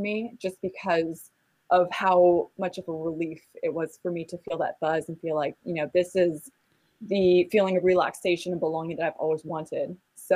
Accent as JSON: {"language": "English", "region": "California", "country": "United States", "lives_now": "North Carolina, United States", "said": "We're originally from California, but we moved to North Carolina about 2 years ago. So we're living there."}